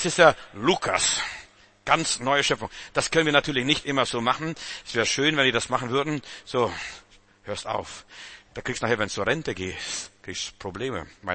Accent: Russia; now in Germany; Stell dir mal vor, ich bin in Russland aufgewachsen, jetzt lebe ich in Deutschland.

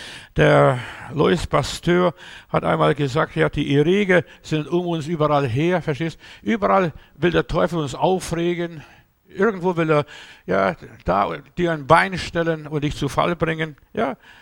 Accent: Stuttgart, Baden-Württemberg, Germany; Wir haben bei uns in Stuttgart jemand gehabt von der Paulskirche in Frankfurt am Main

